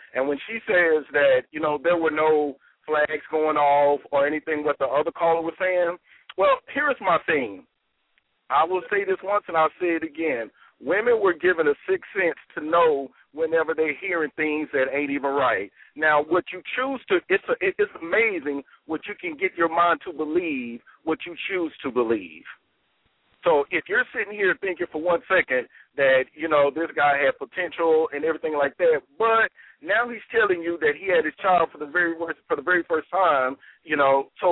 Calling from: Plano, Texas, United States; calling from Plano.

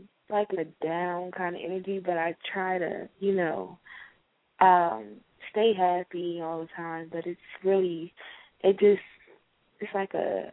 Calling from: Atlanta, Georgia, United States; I'm calling from Atlanta.

